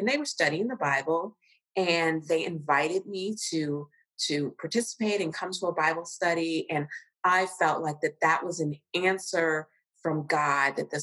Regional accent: Cincinnati, Ohio, United States; Yes, I was raised in Cincinnati, Ohio, Southern Ohio. And so with a grandmother and a great grandmother.

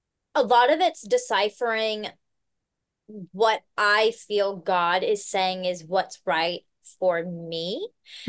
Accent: the South, United States; you see me, you hear me say 2 words, you recognize I'm from the South.

